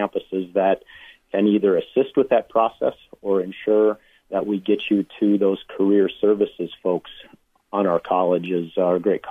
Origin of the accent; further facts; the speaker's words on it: Brainerd, Minnesota, United States; So I was a consultant with a company out of Brainerd once I separated. That's my hometown is Brainerd.